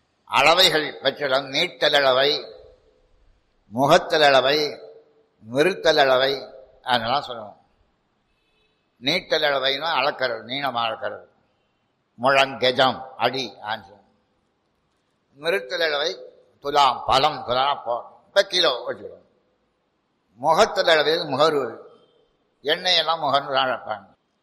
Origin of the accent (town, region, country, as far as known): Tirunelveli, Tamil Nadu, India